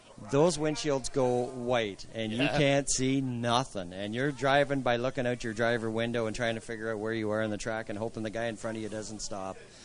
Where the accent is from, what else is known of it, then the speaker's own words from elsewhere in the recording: Gownstown, Ontario, Canada; 1,000 yards from where I grew up in Gownstown, Ontario. So I know